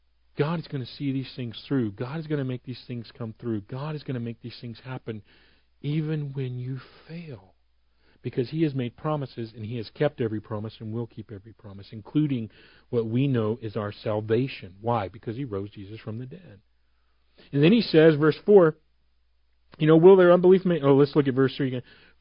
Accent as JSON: {"language": "English", "country": "United States", "tie": "born there", "said": "yeah, I was born in America, therefore I'm a Christian, put Christian on my thing, right?"}